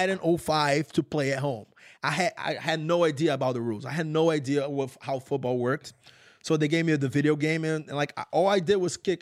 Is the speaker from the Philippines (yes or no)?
no; Brazil; English is a second language; now in United States; I want to go to America because growing up in Brazil, I had zero role models.